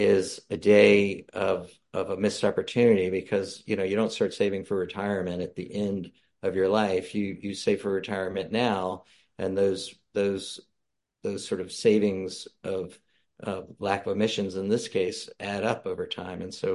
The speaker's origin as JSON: {"language": "English", "region": "Louisiana", "country": "United States", "tie": "born or raised there", "said": "I was always really fascinated by the Mississippi River and its mythology growing up in Louisiana. And I honestly wanted to come home and visit."}